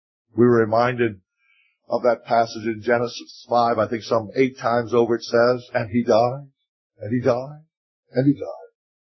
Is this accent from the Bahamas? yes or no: yes; Bahamas; born there; I was born in the Bahamas